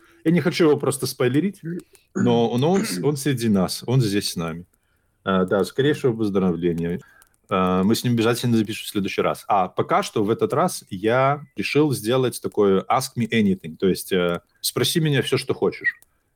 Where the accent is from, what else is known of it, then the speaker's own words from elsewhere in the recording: Hantsavichy, Brest Region, Belarus; Интересно, что я когда рос в Ганзовичах